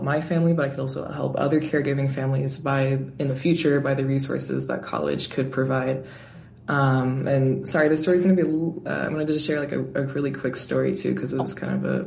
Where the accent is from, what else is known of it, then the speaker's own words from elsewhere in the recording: Washington, United States; I am 23 years old. I'm from Washington State. I'm a sophomore at Brown University, but I'm currently studying abroad in Granada, Spain right now.